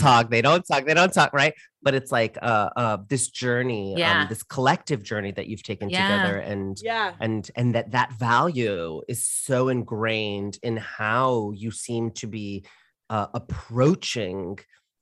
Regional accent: Orlando, Florida, United States; I'm from Orlando, so I know about Florida, you know?

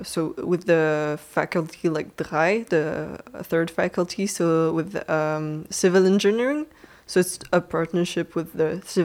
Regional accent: France; English is a second language; so I'm from France and I study in UTC. It's in Compiègne.

